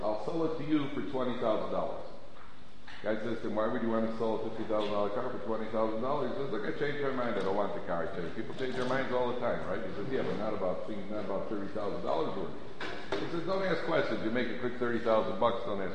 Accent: Chicago, Illinois, United States; I'm from Chicago, by the way.

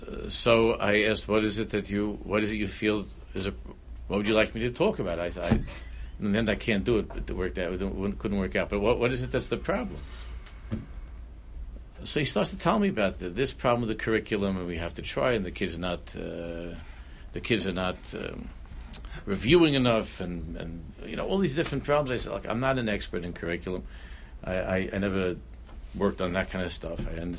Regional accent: Queens, New York, United States; People that are not from Queens, I grew up in Queens, 73rd Avenue, 73rd Terrace, 73rd Drive, 73rd Road.

